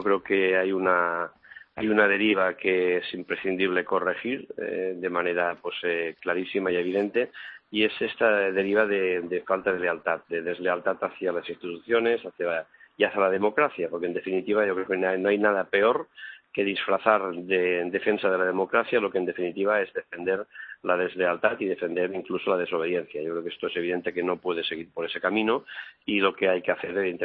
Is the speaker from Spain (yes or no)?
yes; Catalonia, Spain; born there; first language Catalan; Spanish is a second language; Yo he nacido en Cataluña, mi lengua materna es el catalán, y yo soy español como el que más.